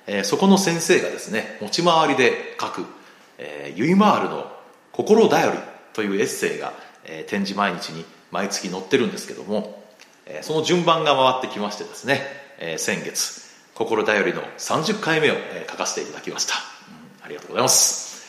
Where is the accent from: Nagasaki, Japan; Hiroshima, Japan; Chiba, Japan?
Hiroshima, Japan; moved away as an adult; まあ、僕は広島出身なので、まあ、広島は高校卒業までいたんで、まあ、まだ広島の方が長いんですけども